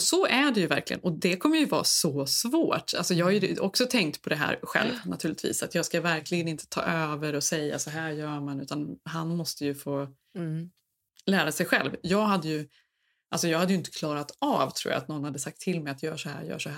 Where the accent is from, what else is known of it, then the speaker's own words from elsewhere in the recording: Sweden; now in United States; Men idén är så otroligt främmande, inte bara liksom ur ett ekonomiskt perspektiv för svenskar, utan det är också för att vi är ju uppe med våra barn på nätterna.